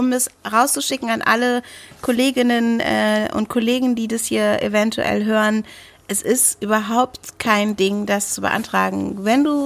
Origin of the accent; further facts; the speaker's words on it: Lower Saxony, Germany; für mich als Niedersächsin